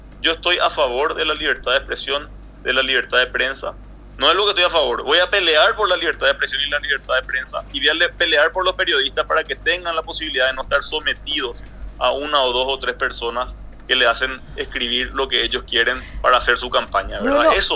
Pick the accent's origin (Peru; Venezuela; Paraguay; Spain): Paraguay; Nosotros los paraguayos que luchamos por la democracia, que somos los paraguayos de trabajo